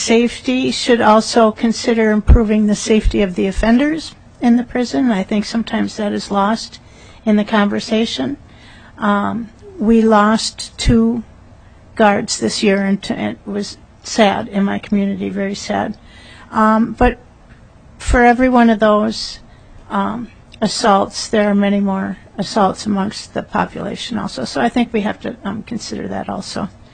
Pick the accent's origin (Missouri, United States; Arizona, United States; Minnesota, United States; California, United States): Minnesota, United States; Stillwater; I'm from the Stillwater area, Stillwater, Lake Elmo, all the small communities along the St. Croix River.